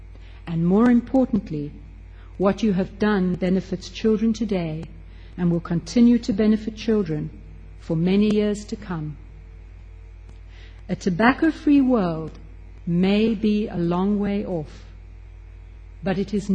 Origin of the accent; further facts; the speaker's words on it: South Africa; But as a South African here tonight